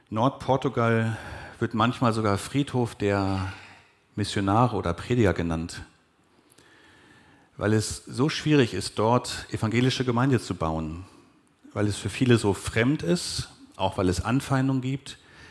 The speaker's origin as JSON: {"language": "German", "town": "Uetze", "region": "Lower Saxony", "country": "Germany", "tie": "born or raised there", "said": "in der Freien Evangelischen Gemeinde in Uetze, wo ich aufgewachsen bin"}